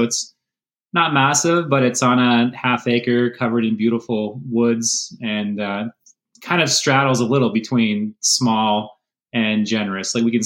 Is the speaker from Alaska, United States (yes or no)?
yes; Alaska, United States; I grew up in Alaska and I worked for a fishing lodge when I was younger.